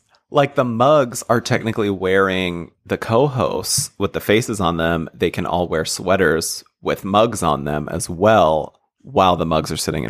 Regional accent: Pittsburgh, Pennsylvania, United States; That is set in my hometown. I'm from Pittsburgh, so.

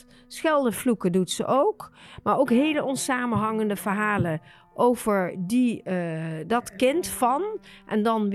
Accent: Nijmegen, Gelderland, Netherlands; Ik ben geboren getogen in Nijmegen.

